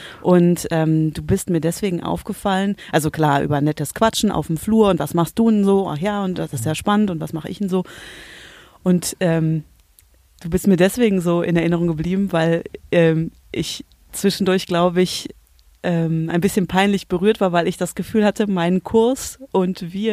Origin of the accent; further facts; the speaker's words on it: Wanne-Eickel, North Rhine-Westphalia, Germany; also born or lived in Bochum; Ich bin in Bochum geboren, in Wanne-Eickel aufgewachsen und jetzt sitzen wir beide hier in Castrop-Rauxel